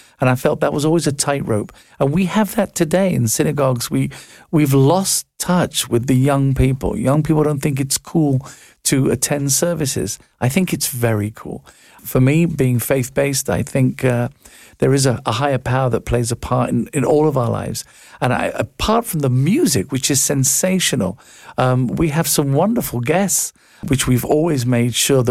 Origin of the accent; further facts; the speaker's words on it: England, United Kingdom; And I know, you know, I'm from England, obviously.